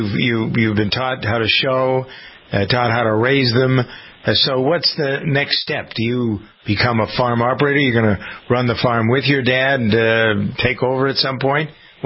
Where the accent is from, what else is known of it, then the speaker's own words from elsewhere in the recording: Framingham, Massachusetts, United States; I grew up in Framingham and started working on a dairy farm. It was my family's farm, but it was across the street from where I grew up.